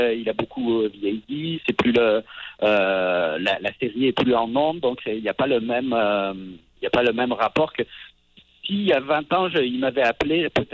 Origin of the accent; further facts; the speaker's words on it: France; born there; moi, je suis né en France